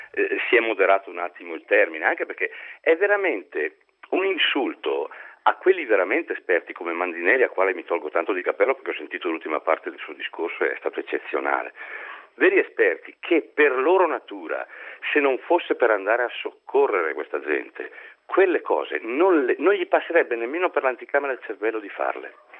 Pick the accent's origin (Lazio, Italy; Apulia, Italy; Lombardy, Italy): Lombardy, Italy; Ponte di Legno; born there; now in Lodi, Italy; io sono nato a Ponte di Legno, in montagna